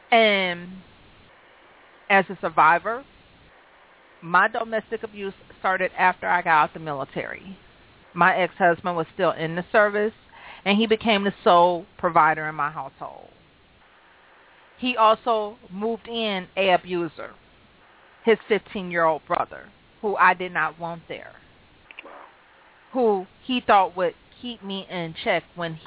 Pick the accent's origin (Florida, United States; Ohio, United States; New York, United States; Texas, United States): Ohio, United States; Cleveland; now in Michigan, United States; Well, I'm from Cleveland. Everybody knows that.